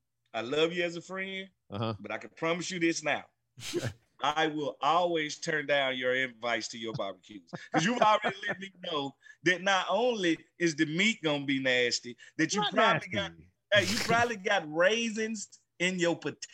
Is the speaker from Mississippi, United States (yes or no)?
yes; Mississippi, United States; man, I'm from Mississippi. They eat rabbit in Mississippi.